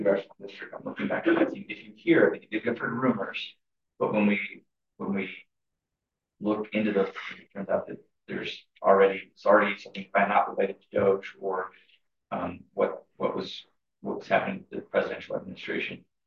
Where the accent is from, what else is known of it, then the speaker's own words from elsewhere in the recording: Colorado, United States; mentioned that I'm from Colorado, Southern. I represent Southern and Western Colorado.